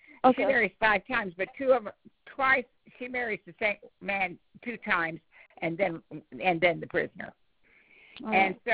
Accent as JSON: {"language": "English", "region": "Kansas", "country": "United States", "tie": "born or raised there", "also_born_or_lived": "Missouri", "said": "I lived in Missouri. I grew up in Kansas, but I mean, I'm using areas that I know where I used to live and everything."}